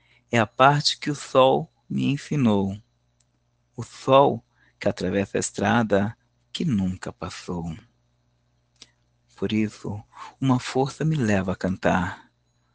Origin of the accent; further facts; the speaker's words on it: São Paulo, Brazil; sou de São Paulo, capital, que é onde eu estou, e me lembrei de você.